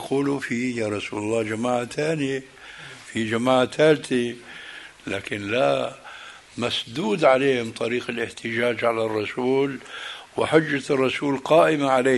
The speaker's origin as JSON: {"language": "Arabic", "town": "Damascus", "region": "Damascus Governorate", "country": "Syria", "tie": "born or raised there", "said": "وأنا ربيت في دمشق"}